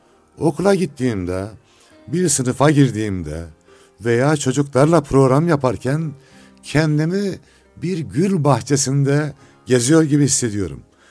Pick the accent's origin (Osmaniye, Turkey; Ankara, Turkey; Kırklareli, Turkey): Osmaniye, Turkey; Toprakkale; also born or lived in Erzurum; Fakir, 1957 yılında Osmaniye'de doğdum. İlkokulu Toprakkale'de okudum. Ondan sonra Allah rahmet eylesin, babam bizi İmam Hatip'e göndermek için Osmaniye'ye göçtü.